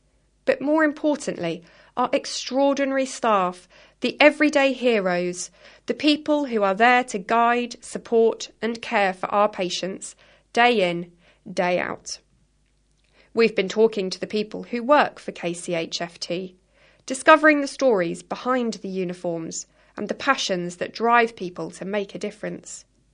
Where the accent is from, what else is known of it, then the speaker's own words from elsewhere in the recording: India; moved away as an adult; now in United Kingdom; I moved from India to the UK in 1991 to further develop my career. I'd trained as an occupational therapist in India and applied to the UK, America and Singapore.